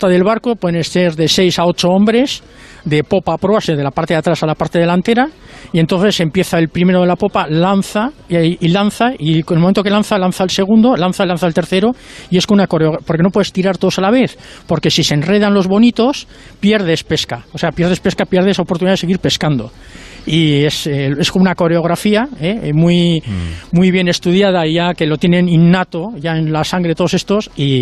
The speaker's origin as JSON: {"language": "Spanish", "town": "Santurtzi", "region": "Basque Country", "country": "Spain", "said": "como soy de aquí, de Santurce, siempre me gustaba pues venir al puerto"}